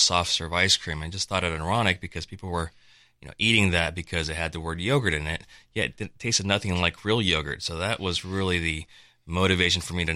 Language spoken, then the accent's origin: English; California, United States; Well, I grew up and lived in California all my life